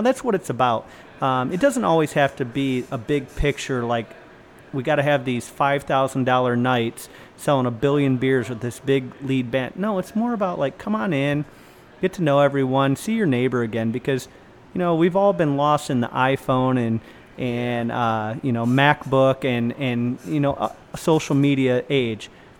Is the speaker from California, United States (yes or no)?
no; Grafton, Ohio, United States; Listen, if you're from Lorain County, I grew up in Grafton